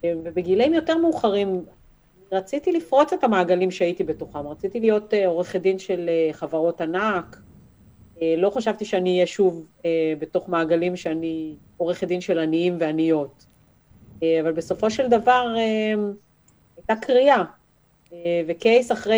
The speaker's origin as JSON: {"language": "Hebrew", "town": "Haifa", "region": "Haifa District", "country": "Israel", "tie": "born or raised there", "also_born_or_lived": "Soviet Union", "said": "גדלתי בשכונה מוחלשת בפעתי חיפה, והחיים שלי כבת למשפחה של מהגרים"}